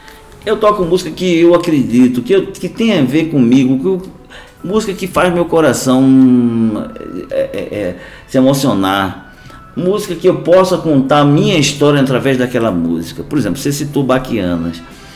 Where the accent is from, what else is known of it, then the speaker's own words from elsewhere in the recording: Brazil; Tem sim, porque eu sou brasileiro.